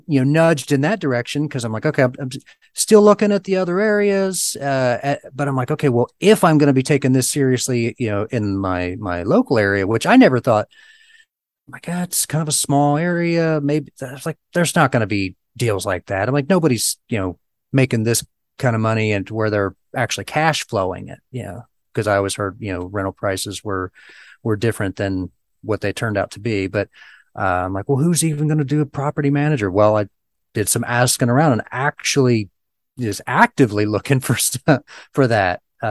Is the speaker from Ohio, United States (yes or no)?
yes; Ohio, United States; I've been investing in my hometown. It's a small area of Southern Ohio.